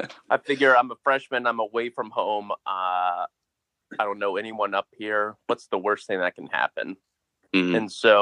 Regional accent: Georgia, United States; during the summers when I grew up in Georgia, you know, I would, after dinner, me and my dad would go out and throw the ball to each other

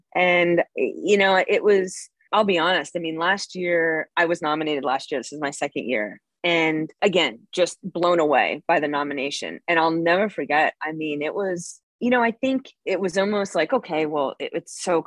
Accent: Philadelphia, Pennsylvania, United States; So I was playing, so I'm from Philadelphia or outside of Philly. I just say Philly, but outside of Philly.

